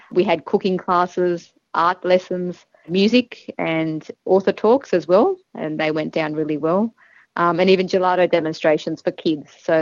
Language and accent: English; Australia; born there; first language Calabrese; we mainly spoke Calabrese in the house. So it was the first language I spoke, actually. So when I went to school, although I was born in Australia and my dad was born here, I was put in ESL because I was struggling with English.